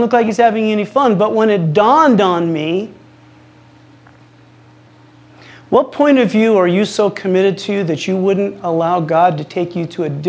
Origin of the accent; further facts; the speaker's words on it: Utah, United States; And this large family, as you can imagine, we're from Utah, so we know large families.